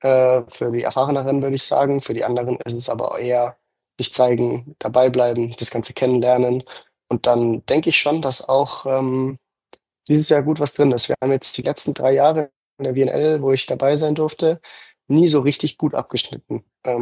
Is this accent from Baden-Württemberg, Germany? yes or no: no; Munich, Bavaria, Germany; in München, in meiner Heimatstadt